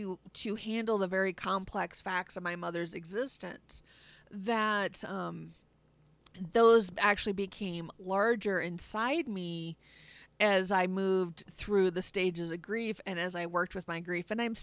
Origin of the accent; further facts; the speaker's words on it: United States; In our Western culture, I'm an American, so I'm speaking from the position of an American employee